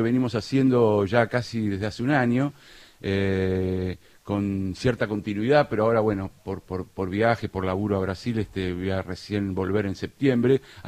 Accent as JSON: {"language": "Spanish", "country": "France", "second_language": "Spanish", "said": "Yo soy francés, no hablo muy bien de castellano."}